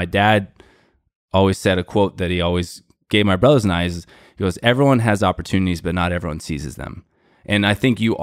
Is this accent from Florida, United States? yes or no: yes; Florida, United States; lived and grew up in South Florida. Virginia was like the farthest north I'd ever been from growing up in Florida.